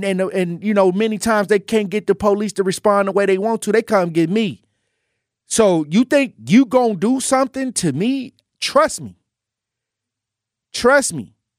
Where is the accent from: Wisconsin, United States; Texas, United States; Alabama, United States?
Wisconsin, United States; No, I came from the block. We came from North Division. Like, you know, we went to North Division when North Division was considered one of the worst high schools in the state of Wisconsin.